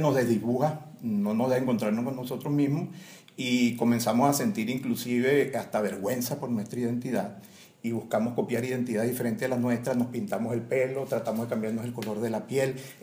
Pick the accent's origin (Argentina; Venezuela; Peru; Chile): Venezuela; Nosotros tenemos el privilegio como venezolanos de una base filosófica, social y política propia